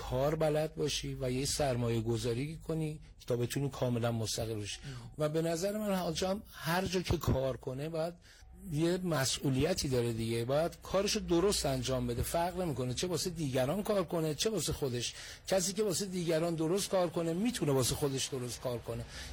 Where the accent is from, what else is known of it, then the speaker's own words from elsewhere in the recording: Tehran, Tehran Province, Iran; تهران بزرگ شدم، بچه نازی آبادم. من مدرسه رازی درس میخوندم، نازی آباد.